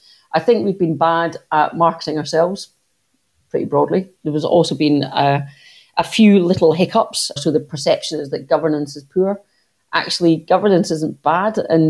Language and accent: English; Beauly, Scotland, United Kingdom; I was lucky to grow up in the Northern Highlands, north of Inverness, in a very small village called Bewley.